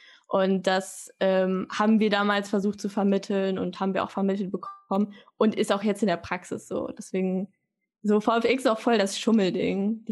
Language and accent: German; Cologne, North Rhine-Westphalia, Germany; Ich komme ja auch aus Köln.